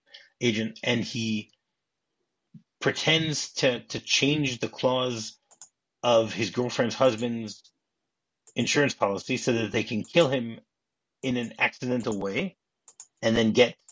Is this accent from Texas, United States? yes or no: no; Detroit, Michigan, United States; And then a few days later, he was in Detroit, my hometown, doing a show there.